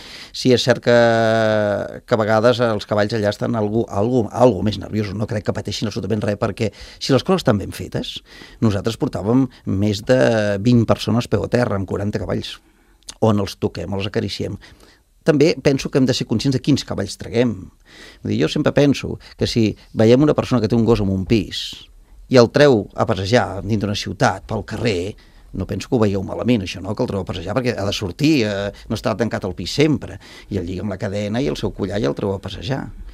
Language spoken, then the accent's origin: Catalan; Puigcerdà, Catalonia, Spain; Jo sóc de la Cerdanya, sóc de Puigcerdà, com sabreu, és una zona on hi ha molts prats